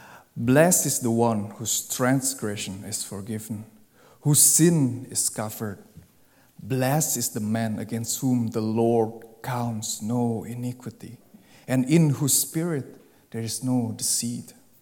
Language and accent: English; Indonesia; Folks, you know that I grew up in Indonesia, and I know exactly what real poverty means.